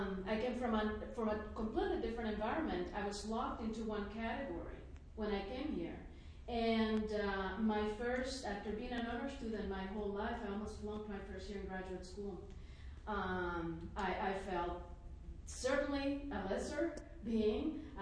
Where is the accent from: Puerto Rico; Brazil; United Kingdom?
Puerto Rico; now in United States; when I first moved, I'm from Puerto Rico, I moved to the States and suddenly I became a woman of color overnight. I had to learn a new identity that was imposed. It didn't matter that my father is a doctor, that I grew up in a high middle class environment